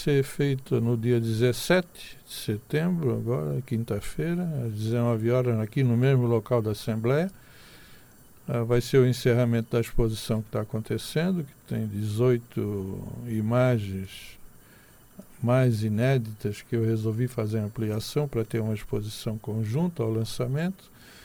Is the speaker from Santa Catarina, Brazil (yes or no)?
yes; São José, Santa Catarina, Brazil; Eu nasci em São José, da Terra Firme.